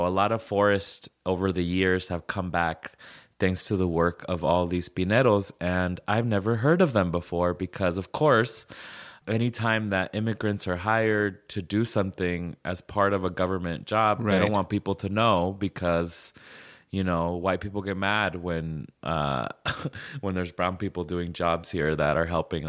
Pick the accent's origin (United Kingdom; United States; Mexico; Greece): Mexico; Durango; el alacrán, that's always my favorite because I'm from Durango